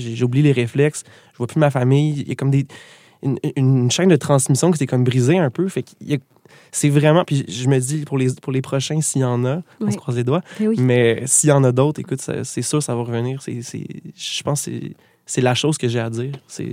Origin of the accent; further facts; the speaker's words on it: Gatineau, Quebec, Canada; now in Montreal, Canada; bon, je viens de Gatineau, je l'ai dit, mais je l'aurais dit, j'en suis très fier, mais je viens de Gatineau. Là, j'ai déménagé à Montréal, ça va faire 3 ans bientôt que j'habite ici.